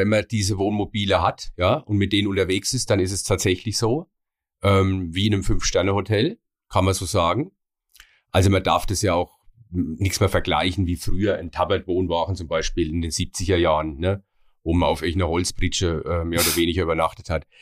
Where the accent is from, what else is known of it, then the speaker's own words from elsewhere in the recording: Anshausen, Bavaria, Germany; now in Reiterswiesen, Germany; Natürlich, Anshausen, als gebürtiger Anshäuser, der da auch Fußball gespielt hat in der Jugend.